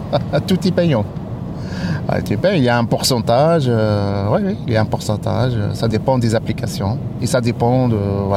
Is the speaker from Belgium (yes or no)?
no; Tunisia; moved away as an adult; now in Paris, France; je suis d'origine tunisienne. Mais ça fait plus que 20 ans. J'ai fait mes études ici.